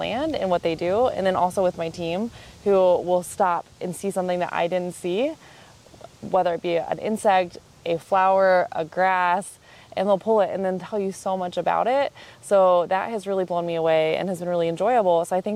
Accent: Dayton, Ohio, United States; also born or lived in Cincinnati, United States; I grew up in Dayton, Ohio.

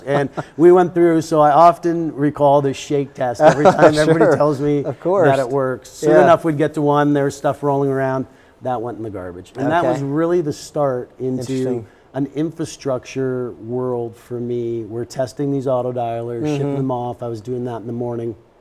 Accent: Canada; You know, maybe just being a Canadian and having

